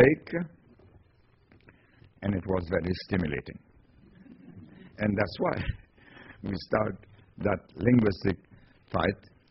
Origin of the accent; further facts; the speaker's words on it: Joliette, Quebec, Canada; now in Montreal, Canada; When I came to Montreal from Joliet, it was incredible the content of our French language considered as a secondary patois.